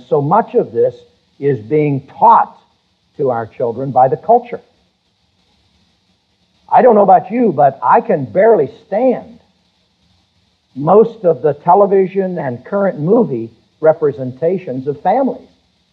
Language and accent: English; Pittsburgh, Pennsylvania, United States; moved away; I grew up, I was born in Pittsburgh, as most of you know, and I grew up a Steeler fan, and the Steelers never won anything until I left Pittsburgh.